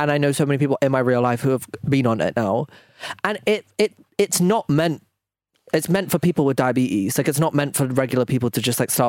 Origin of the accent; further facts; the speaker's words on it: United Kingdom; I am British